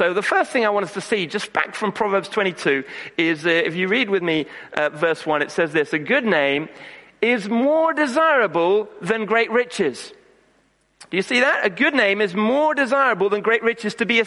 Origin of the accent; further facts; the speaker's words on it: Kenya; as I was growing up in Kenya, only a few hundred yards from one of the largest slums in the world